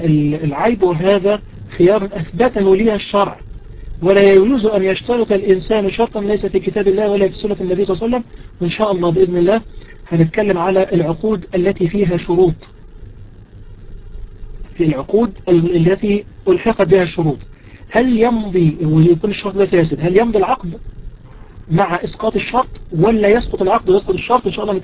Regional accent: Egypt; فعندنا في الفعل في إشكالية في مصر، هذه أثبتها كثير من علمائنا أن الوقت الذي عندنا في مصر وقت ليس بصحيح

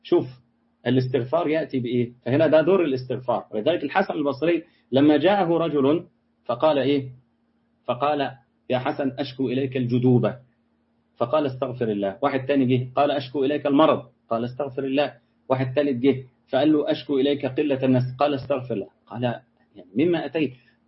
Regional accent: Egypt; إحنا أول تحديد للنسل عندنا في مصر كان سنة 65

